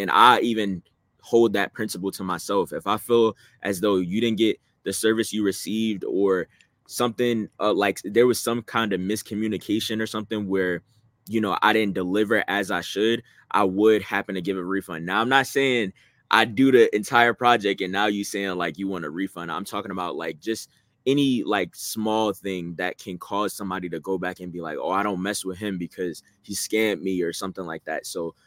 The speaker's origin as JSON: {"language": "English", "region": "New Jersey", "country": "United States", "also_born_or_lived": "Delaware", "lives_now": "Atlanta, United States", "said": "I'm originally from Jersey, moved to Delaware, and then now I'm currently in ATL."}